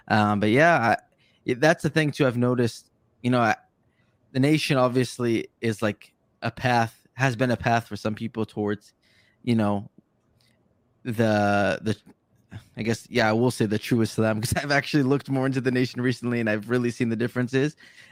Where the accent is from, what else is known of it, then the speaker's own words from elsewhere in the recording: United States; I grew up in America my whole life.